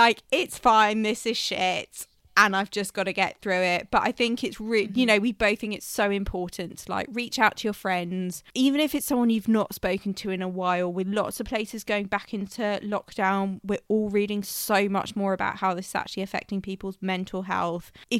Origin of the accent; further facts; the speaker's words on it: United Kingdom; Me and G, we're both British.